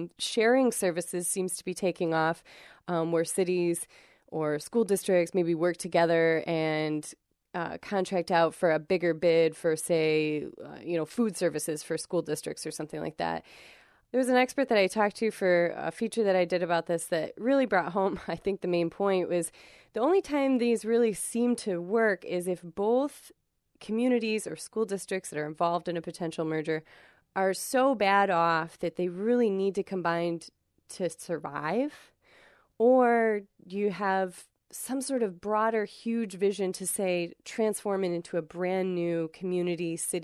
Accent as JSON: {"language": "English", "town": "Grand Rapids", "region": "Michigan", "country": "United States", "tie": "born or raised there", "said": "Ah, yes, my hometown here."}